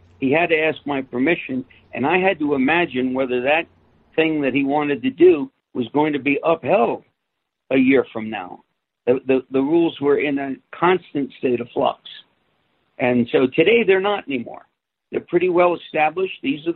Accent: New York City, New York, United States; growing up in New York City, having been a junior high English teacher and having worked in East Harlem as a welfare investigator, and growing up Italian, I had a little bit of a gift of gab.

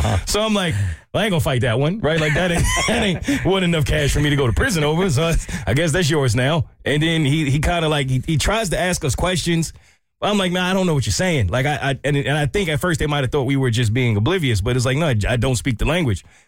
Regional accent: New York, United States; now this is me being an American, more specifically a New Yorker, I don't think anything of this.

